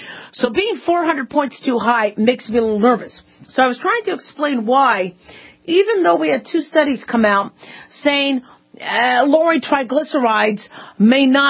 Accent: Las Vegas, Nevada, United States; I'm from Vegas. I should know how to do this.

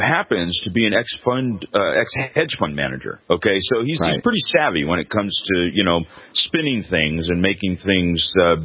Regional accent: Pacific Northwest, United States; I'm from the Pacific Northwest.

